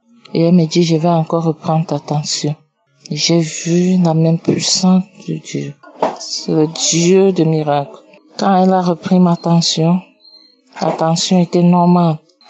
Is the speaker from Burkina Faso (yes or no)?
no; Cameroon; je suis Camerounaise.